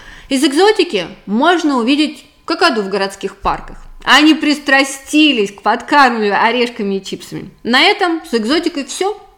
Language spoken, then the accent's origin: Russian; Australia; я из Австралии.